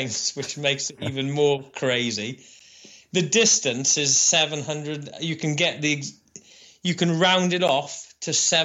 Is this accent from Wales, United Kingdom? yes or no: yes; Haverfordwest, Wales, United Kingdom; And I'd only just recently learned that Christian Bale was from my hometown, from Haverford West.